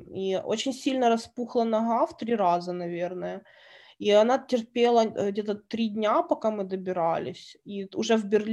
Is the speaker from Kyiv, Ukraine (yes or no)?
yes; Kyiv, Ukraine; я говорю на русском языке, потому что я коренная киевлянка, моя семья русскоязычная, и мы между собой также общаемся. Мы можем и на украинском общаться